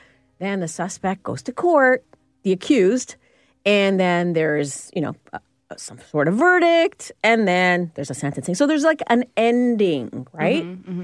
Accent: Toronto, Ontario, Canada; We are two reporters from Toronto, Ontario.

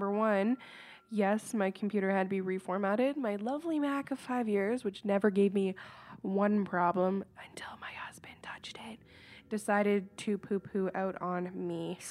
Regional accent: Woodstock, Ontario, Canada; I am from Woodstock, Ontario, Canada, and I was born in 1991

